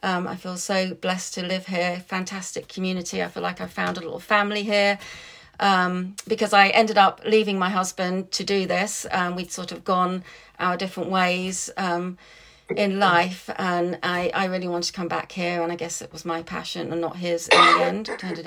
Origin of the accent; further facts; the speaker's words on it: London, United Kingdom; I grew up in London. I've always been really outdoorsy.